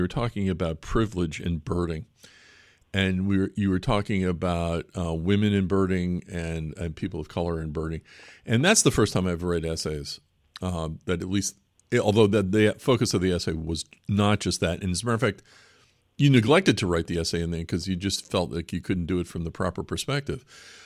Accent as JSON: {"language": "English", "town": "Watertown", "region": "Massachusetts", "country": "United States", "tie": "born or raised there", "said": "I grew up in Watertown, Massachusetts."}